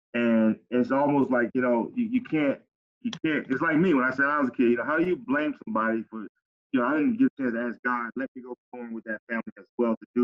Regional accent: Pompano Beach, Florida, United States; growing up in Cali City, Pompano. I fought every day when we had this whole gang thing established

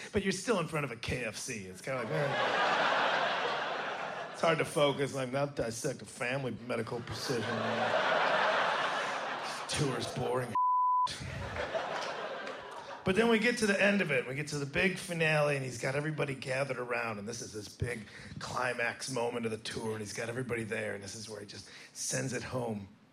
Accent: United States; I was like, I'm from America, baby. We got somebody killing 5 people right now.

